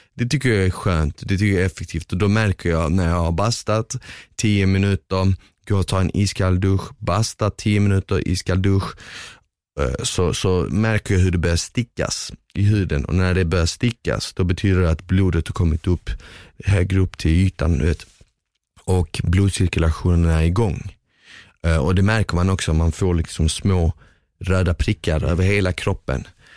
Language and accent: Swedish; Finland; jag är ändå finne.